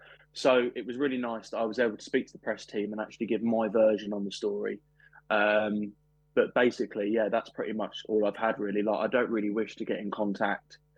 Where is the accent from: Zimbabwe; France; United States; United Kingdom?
United Kingdom; Bedford, East of England; I've not been outside of Bedford yet. So I've only been in my hometown.